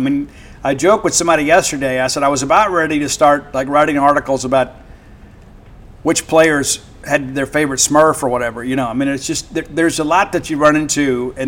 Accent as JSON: {"language": "English", "region": "Mississippi", "country": "United States", "said": "I'm from South Mississippi. It's a requirement."}